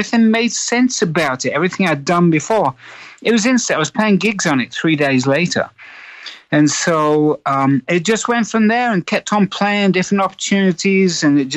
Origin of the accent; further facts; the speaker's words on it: Willington, East Midlands, United Kingdom; born there; So I was born in a pub called the Rising Sun.